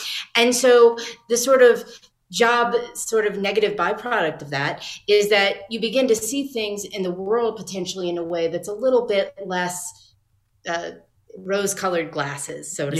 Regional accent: New Orleans, Louisiana, United States; moved away as an adult; now in Chicago, United States; So I'm from New Orleans. I moved to Chicago when I was 22

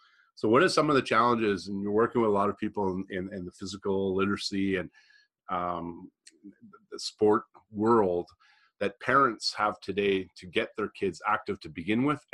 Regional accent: Montreal, Quebec, Canada; also born or lived in Northwest Territories / Ottawa / Toronto / Vancouver; I grew up in Montreal, a bunch of whole different suburbs, Northwest Territories, Ottawa, Toronto, Vancouver

